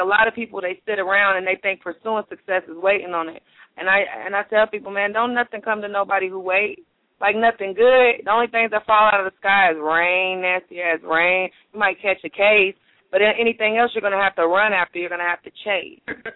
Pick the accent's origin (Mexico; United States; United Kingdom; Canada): United States; North Carolina; also born or lived in Florida; now in Indianapolis, United States; I'm actually from Florida, but I grew up in North Carolina.